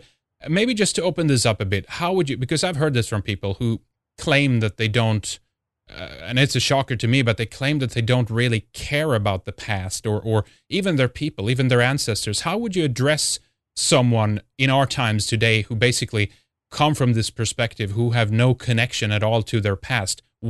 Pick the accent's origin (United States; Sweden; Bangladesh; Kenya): Sweden; from Sweden.